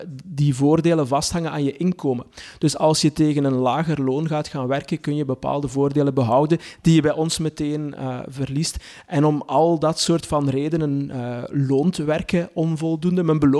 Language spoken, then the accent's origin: Dutch; Belgium; dan valt die als Belg nogal tegen